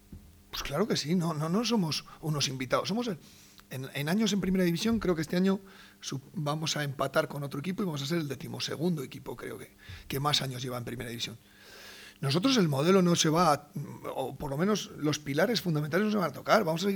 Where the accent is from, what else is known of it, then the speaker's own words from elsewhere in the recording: Salas, Castile and León, Spain; aunque sea de Palencia, yo soy de Salas, somos de cerca